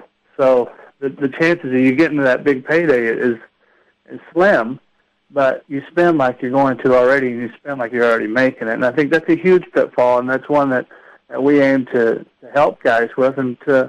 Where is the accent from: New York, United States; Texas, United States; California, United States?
Texas, United States; Eastland; You know, I'm from small town Texas, about, you know, 3,000 people in my hometown in Eastland, Texas.